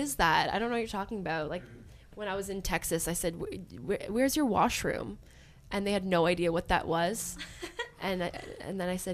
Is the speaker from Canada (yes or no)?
yes; Canada; now in United States; I'm proud that I'm Canadian, and I love being in America.